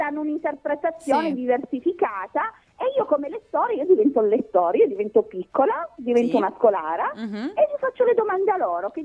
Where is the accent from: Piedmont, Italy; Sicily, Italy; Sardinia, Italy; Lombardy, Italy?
Piedmont, Italy; Turin; now in Santhià, Italy; a Santià, dove io abito, in provincia di Vercelli, anche se io sono torinese